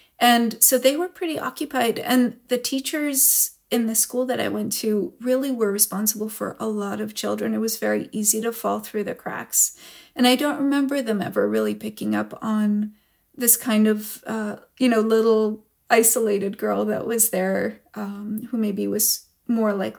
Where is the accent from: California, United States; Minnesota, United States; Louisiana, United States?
California, United States; San Diego; first language he; English is a second language; I started kind of public school in San Diego, and I didn't speak any English. In fact, I a little bit thought that everybody spoke in Hebrew inside their heads